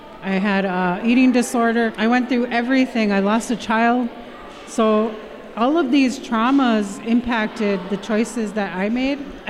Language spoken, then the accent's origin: English; Menominee Reservation, Wisconsin, United States; No, I'm from the Menominee Reservation. I moved away to Green Bay for a few years